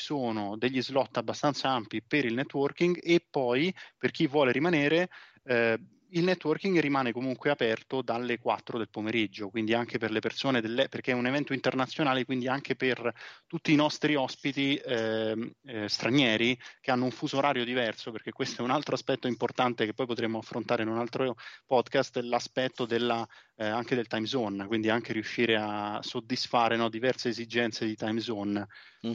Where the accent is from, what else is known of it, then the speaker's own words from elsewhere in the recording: Rome, Lazio, Italy; now in Modena, Italy; tutti dal mio accento mi confondono per una persona di Parigi o insomma della Francia, però in realtà sono romano, quindi però sì, sono stato da qualche anno trapiantato nella zona modenese